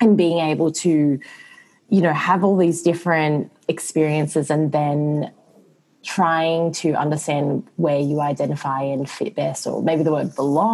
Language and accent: English; Australia; now in Singapore; So my dad is Serbian, my mom is Indonesian, and then born and raised in Australia, but now live in Singapore.